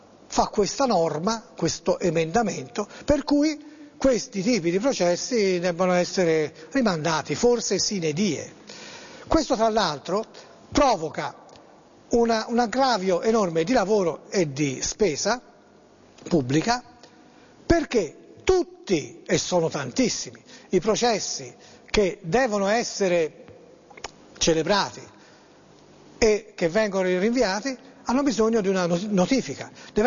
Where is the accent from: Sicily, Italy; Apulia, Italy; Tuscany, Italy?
Tuscany, Italy; Florence; Io sono fiorentino